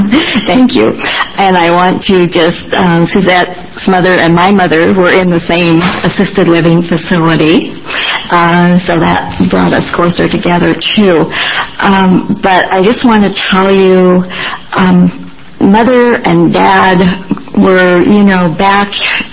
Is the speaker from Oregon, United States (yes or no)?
yes; Oregon, United States; born there; I came here in 1988. I was born in Oregon and then came back in 1988.